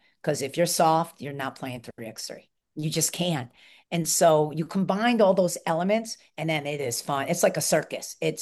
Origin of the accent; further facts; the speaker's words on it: New York, United States; Where I'm from New York, so it's blah, blah, blah.